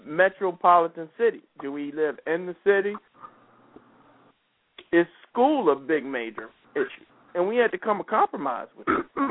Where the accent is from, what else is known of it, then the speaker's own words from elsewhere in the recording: the South, United States; But where we move from, we're from the South, so it's cheaper.